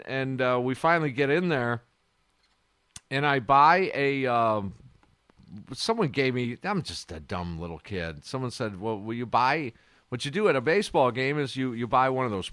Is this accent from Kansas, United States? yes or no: no; Kenosha, Wisconsin, United States; I grew up in Kenosha, and it seemed like it was like a 14-hour drive.